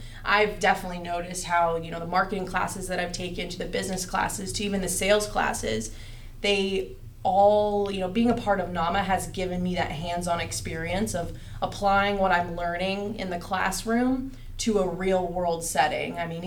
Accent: California, United States; I had a good friend of mine that I'm from California, and so quite the distance.

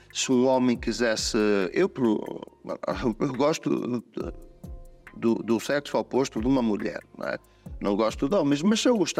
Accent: Portugal; eu acho que nós os portugueses, sou português, também és português

